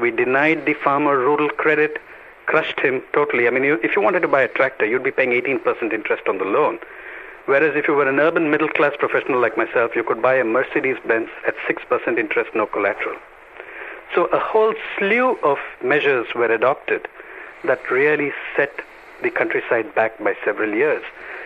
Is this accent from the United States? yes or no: no; Andhra Pradesh, India; if you take my home state of Andhra Pradesh